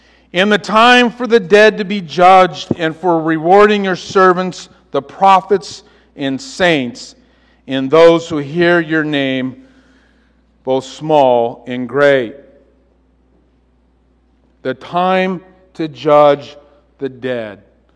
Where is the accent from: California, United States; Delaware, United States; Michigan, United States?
California, United States; Well, as you know, I came from California. Anyway, land of earthquakes.